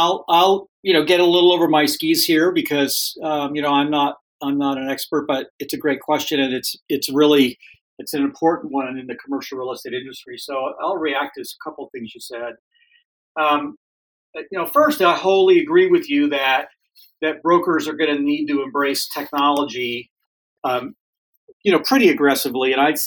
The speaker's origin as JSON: {"language": "English", "town": "Austin", "region": "Texas", "country": "United States", "said": "So we started, I'm from Austin, and my team, my tech team that I put together, all of which came from prominent tech startups here in Austin."}